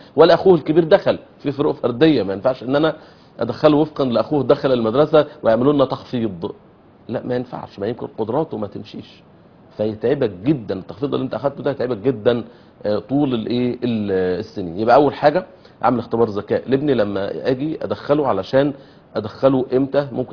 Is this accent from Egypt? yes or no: yes; Egypt; ده تعليم، نوع تعليم معين تحت اشراف الازهر الشريف عندنا في مصر، تعليم ديني يعني.